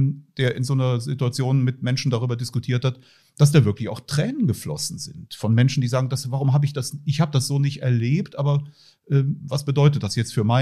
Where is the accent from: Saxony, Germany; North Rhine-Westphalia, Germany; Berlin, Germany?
North Rhine-Westphalia, Germany; Cologne; daran kann ich mich auch noch dunkel erinnern als Kölner.